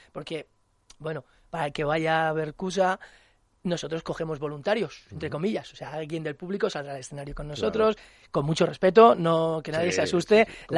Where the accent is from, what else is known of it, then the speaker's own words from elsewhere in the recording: Spain; Somos tres artistas españoles en CUSDA.